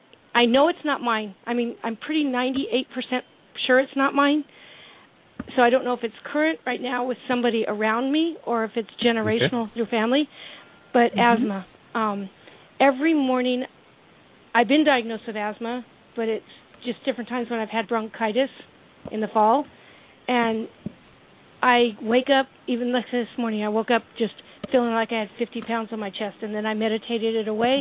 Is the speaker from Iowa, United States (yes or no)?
no; California, United States; I'm from California.